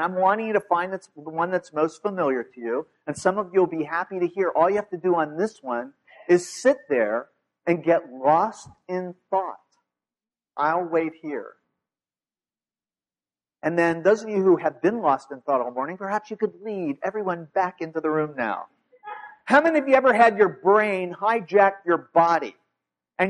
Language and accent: English; Ohio, United States; First of all, we're in Ohio, I grew up in Ohio, I know that there's a lot of nice people in Ohio.